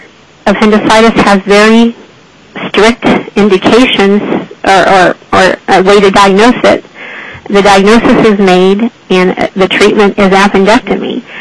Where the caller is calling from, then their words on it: Anchorage, Alaska, United States; I'm calling from Anchorage, representing myself.